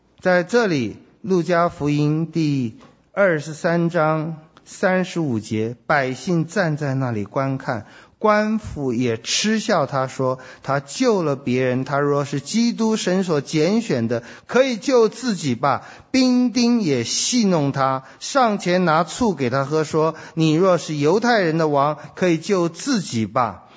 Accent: China; 我们中国人都会说，孔子都会说嘛，大杖则受，小杖则走嘛。

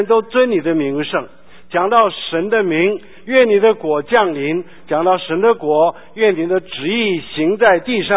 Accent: China; 特别是我们中国人常说我不靠自己靠谁

